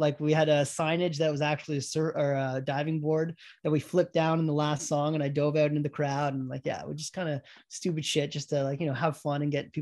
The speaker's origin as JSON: {"language": "English", "town": "Whitby", "region": "Ontario", "country": "Canada", "said": "so I'm from Whippy, Ontario. So next town over Oshawa"}